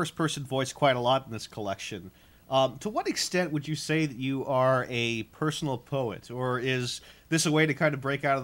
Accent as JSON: {"language": "English", "region": "California", "country": "United States", "said": "Well, I mean, I'm a Californian, and so the East Coast is this sort of interesting, exotic land for me, almost a mystery."}